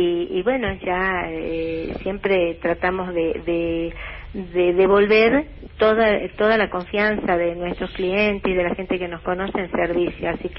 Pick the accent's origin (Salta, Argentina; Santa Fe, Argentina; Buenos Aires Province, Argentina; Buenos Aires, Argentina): Salta, Argentina; Colonia Santa Rosa; also born or lived in Jujuy; yo viví en, nací en Jujuy y me crié en el ramal salteño, en una localidad que se llama Colonia Santa Rosa, una colonia que era toda de agricultores, todos, la mayoría eran españoles, italianos, algunos griegos, y la finca donde vivía yo se llamaba La Estrella.